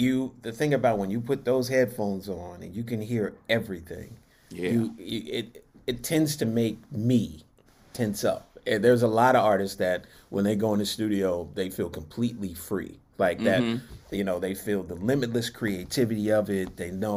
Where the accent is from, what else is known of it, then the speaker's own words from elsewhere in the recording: Los Angeles, California, United States; And I remember growing up in Los Angeles, my great grandmother was a huge Dodgers fan.